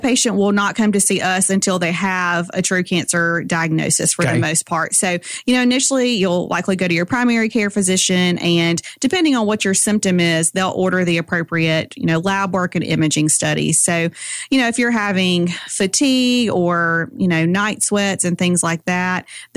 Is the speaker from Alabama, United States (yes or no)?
yes; Kinston, Alabama, United States; also born or lived in Birmingham, United States / Mobile, United States; So I'm from Kinston, Alabama, which no one ever knows. So Enterprise Dothan is usually the closest place anyone's ever heard of.